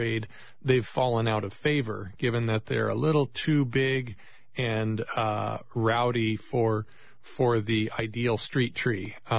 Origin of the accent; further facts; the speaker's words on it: Oregon, United States; I grew up in Oregon and, spent many hours as a boy, swinging on a rope swing